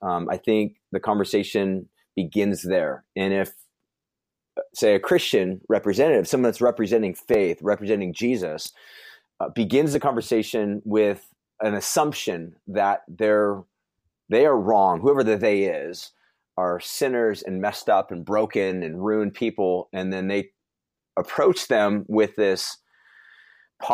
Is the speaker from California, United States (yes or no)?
yes; Huntington Beach, California, United States; I grew up in Huntington Beach.